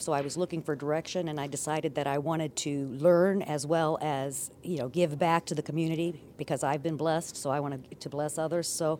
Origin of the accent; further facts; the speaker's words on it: Amelia County, Virginia, United States; I'm from Amelia County